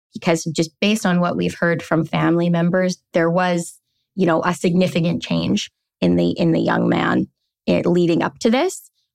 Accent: Canada; this is, I think, something that is kind of part and parcel with being a Canadian reporter, right?

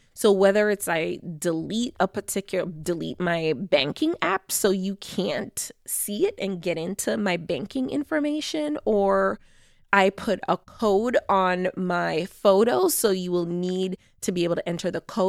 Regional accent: Jamaica; the only vaccine currently available in my home country of Jamaica

